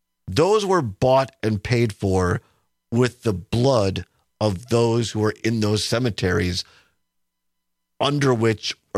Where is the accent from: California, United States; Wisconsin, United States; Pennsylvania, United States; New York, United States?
Wisconsin, United States; Richland Center; I know where I grew up in Richland Center, you had veterans and also community members come out.